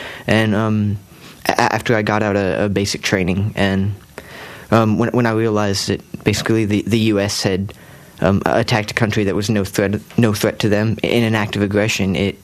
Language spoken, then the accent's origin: English; San Angelo, Texas, United States; I grew up in San Angelo, Texas.